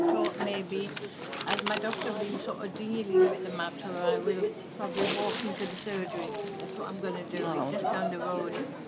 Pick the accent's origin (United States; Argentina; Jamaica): Jamaica; born there; Yeah, I'm born in Jamaica.